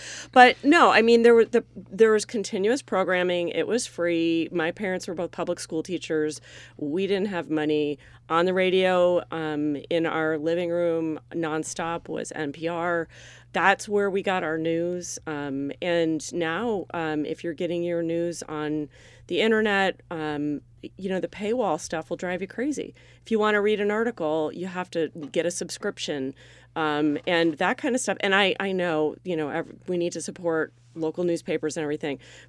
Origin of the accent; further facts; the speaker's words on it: Syracuse, New York, United States; When I was growing up in Syracuse, my mother believed that television rots your brain.